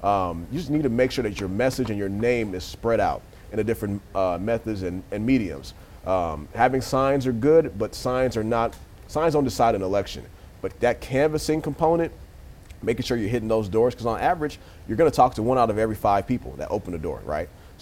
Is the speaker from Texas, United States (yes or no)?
yes; Texas, United States; But I grew up in District 101. I've lived there since I was 2 years old. Went to all my schooling there from pre-K to college.